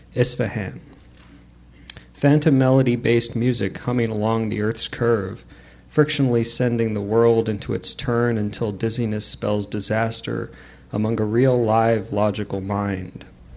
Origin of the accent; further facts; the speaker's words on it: Los Angeles, California, United States; I grew up in Los Angeles. I had an apartment out there.